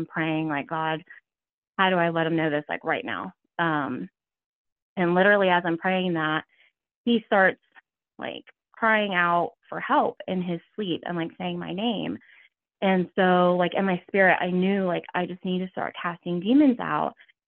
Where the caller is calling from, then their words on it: Ohio, United States; I'm calling in from Ohio.